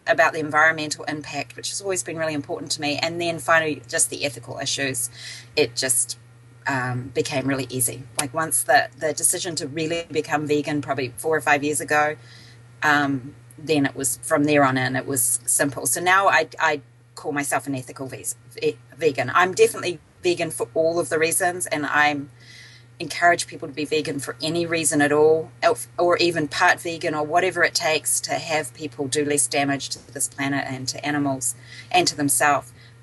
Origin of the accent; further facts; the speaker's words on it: New Zealand; Well, I'm from New Zealand originally, but I worked for quite a time in British Columbia, and then Boston, okay. And then Southern California.